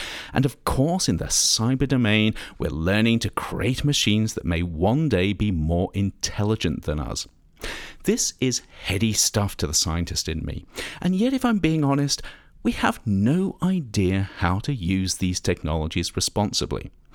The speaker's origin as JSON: {"language": "English", "country": "United Kingdom", "said": "Of course, being British, I merely said, interesting."}